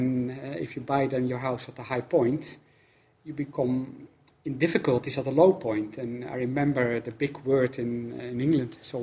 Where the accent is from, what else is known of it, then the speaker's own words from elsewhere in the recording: Netherlands; I'm coming from the Netherlands, and that's what we have been doing for years.